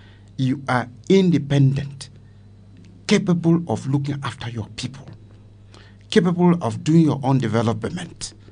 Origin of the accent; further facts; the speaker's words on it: Cameroon; now in Nigeria; you know that I'm not a Nigerian, I'm a Cameroonian